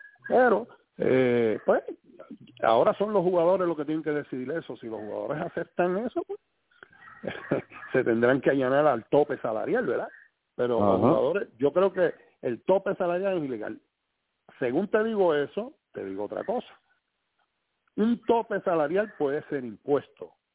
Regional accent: Puerto Rico; La diferencia de nosotros como puertorriqueños era ver que nuestro equipo nacional, hecho de boricua, jugando aquí

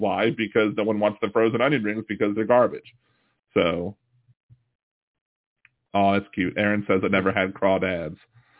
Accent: Maryland, United States; I'm from Maryland, so they're bringing up Old Bay seasoning.

